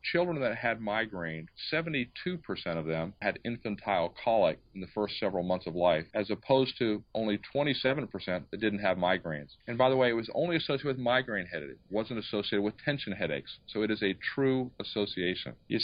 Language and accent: English; Anchorage, Alaska, United States; from Anchorage, Alaska.